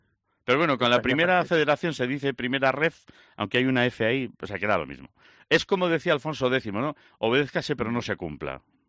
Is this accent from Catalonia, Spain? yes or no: no; Salamanca, Castile and León, Spain; para los que fuimos criados en Salamanca, es un lío monumental, ¿eh?